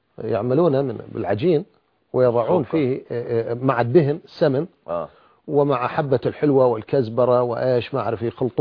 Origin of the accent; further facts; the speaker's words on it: Iraq; احنا عندنا في العراق أكثر من خضر